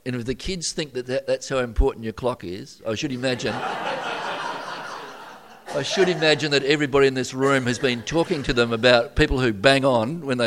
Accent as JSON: {"language": "English", "town": "Midland", "region": "Western Australia", "country": "Australia", "tie": "born or raised there", "said": "I grew up in Midland. Remember the railways, the abattoir and the brickworks? In that area, we were the working poor."}